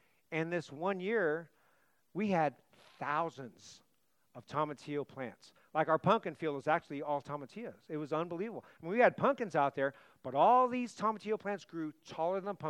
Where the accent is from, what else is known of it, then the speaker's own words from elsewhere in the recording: California, United States; I was a kid who grew up in the 70s. It was like, and I grew up in the East Bay.